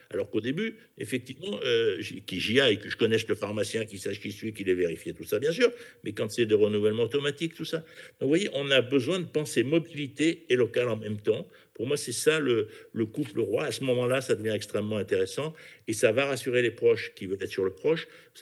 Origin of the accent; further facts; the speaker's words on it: Marseille, Provence-Alpes-Côte d'Azur, France; Vous savez, je suis Marseillais, j'ai été élu à Marseille.